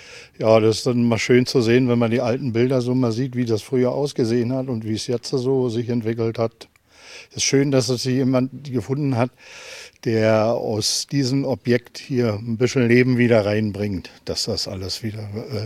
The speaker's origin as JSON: {"language": "German", "country": "Germany", "tie": "born or raised there", "said": "Ja, geboren in Seehausen, hier groß geworden."}